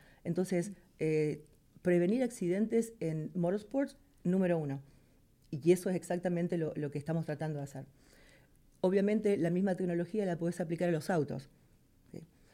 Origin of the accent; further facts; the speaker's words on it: Argentina; Ricardo es también de Argentina, yo soy de Argentina.